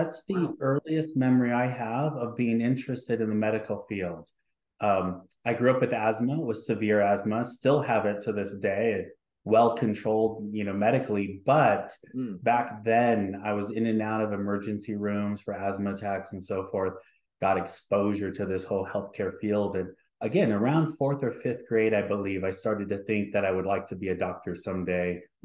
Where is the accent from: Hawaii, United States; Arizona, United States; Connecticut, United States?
Hawaii, United States; So the word Ikaika has always been important to me growing up as Native Hawaiian.